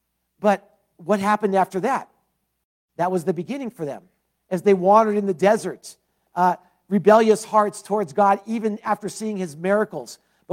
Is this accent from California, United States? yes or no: yes; Los Angeles, California, United States; I grew up in Los Angeles. I was born about 2 miles from the stadium, Sophie Stadium in Inglewood there.